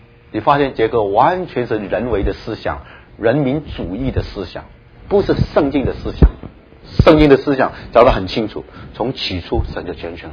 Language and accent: Chinese; Hong Kong; accent: Cantonese-accented Mandarin; Chinese is a second language; 或许是因为我不是从大陆来的，我是香港来的，他听我这个广东国语就听得不顺